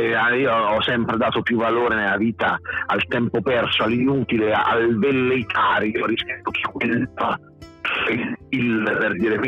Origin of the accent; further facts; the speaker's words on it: Arezzo, Tuscany, Italy; sì, però io sono d'Arezzo, quindi